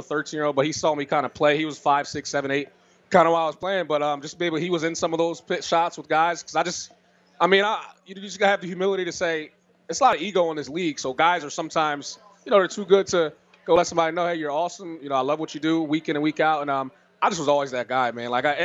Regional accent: New Jersey, United States; Eagles fan. I was a big Eagles fan.

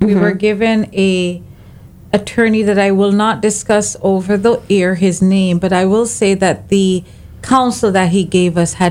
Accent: Jamaica; now in United States; I do have a slight accent. I am from Jamaica. I was born and raised.

